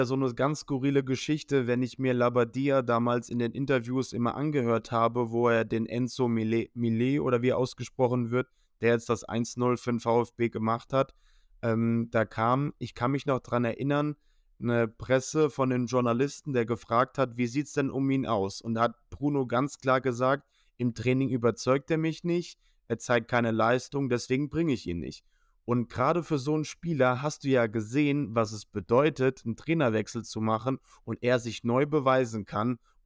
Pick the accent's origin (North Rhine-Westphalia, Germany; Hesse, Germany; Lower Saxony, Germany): Hesse, Germany; ich bin als Hesse jetzt nicht immer für die Eintracht.